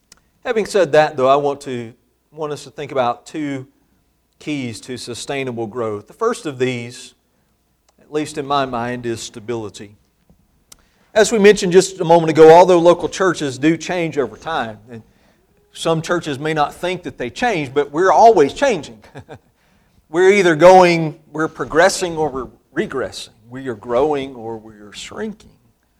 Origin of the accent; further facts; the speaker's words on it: Mississippi, United States; Where I grew up in Mississippi, it's still much the same.